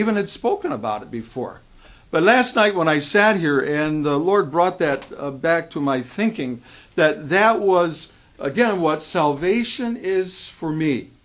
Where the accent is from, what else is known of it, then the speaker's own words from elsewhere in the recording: United States; I was a pagan growing up in America.